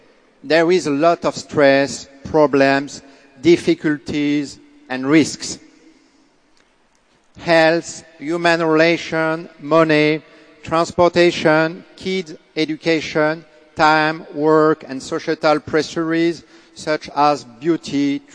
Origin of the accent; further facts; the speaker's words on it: Paris, Île-de-France, France; English is a second language; I'm French and from Paris.